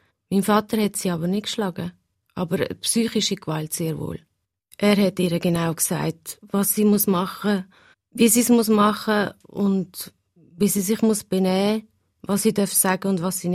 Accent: Switzerland; born there; Ich bin ja hier in der Schweiz auf die Welt gekommen.

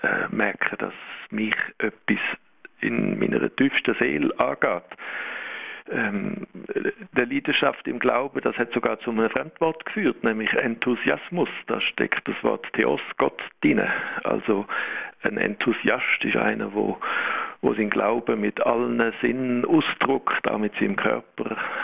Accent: Switzerland; Aber wir sind halt Schweizer, oder?

